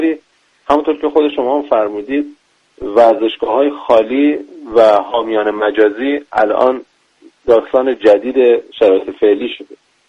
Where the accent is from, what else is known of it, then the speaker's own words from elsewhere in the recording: Iran; ما ایرانی هستیم